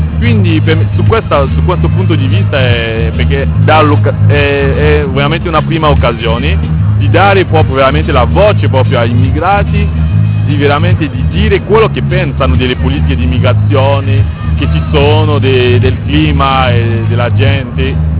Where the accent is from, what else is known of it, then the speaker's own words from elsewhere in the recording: Cameroon; now in Italy; Dal Camerun.